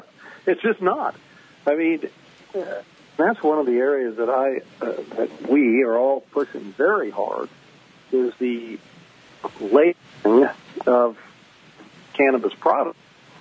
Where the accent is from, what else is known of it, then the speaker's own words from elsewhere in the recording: Kansas, United States; Well, you know, my home state of Kansas, and I've lived here all my life and practiced here, has not had medical marijuana